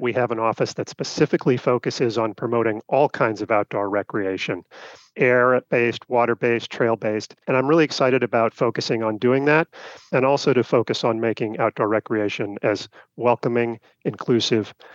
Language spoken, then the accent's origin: English; Williamsburg, Massachusetts, United States; I am born and bred in Massachusetts. I grew up in Williamsburg, Massachusetts, and I love to explore our forests and parks around here.